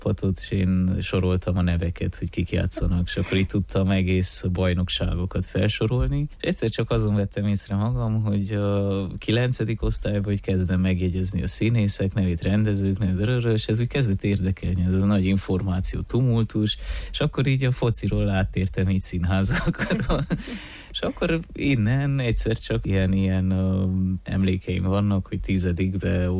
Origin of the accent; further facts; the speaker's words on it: Brașov, Brașov County, Romania; Ez úgy kezdődött, hogy édesanyám még Brassóból, én brassói lévén elköltöztek Brassóhoz közeli faluba, amelyik igazából közel van Szentgyörgyhöz is